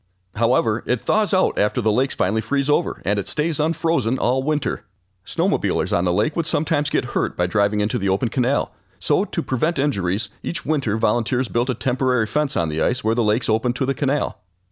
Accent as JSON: {"language": "English", "town": "Cadillac", "region": "Michigan", "country": "United States", "tie": "born or raised there", "said": "this is Let's Be Fair. I'd like to tell you about a canal in my hometown of Cadillac, Michigan, that was once featured on Ripley's Believe It or Not."}